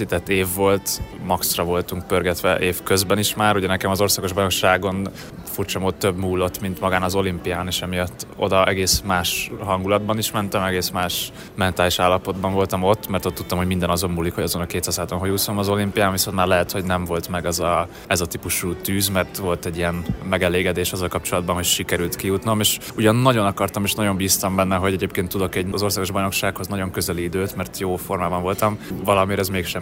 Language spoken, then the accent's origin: Hungarian; Hungary; valóban magyar közönség előtt a legjobb magyarként úszni